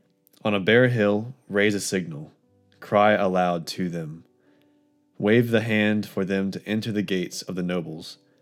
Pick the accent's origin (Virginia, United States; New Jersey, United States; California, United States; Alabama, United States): Alabama, United States; Mountain Brook; So I actually grew up in Mountain Brook. I went to Brookwood Forest Elementary, went through the junior high before all the renovations, the high school before all the renovations, graduated in 2019.